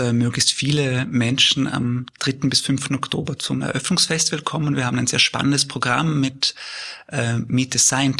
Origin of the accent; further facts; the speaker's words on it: Vorarlberg, Austria; Ich bin am Land in Vollberg aufgewachsen. Ich war der Erste in meiner Familie, der zum Studieren angefangen hat.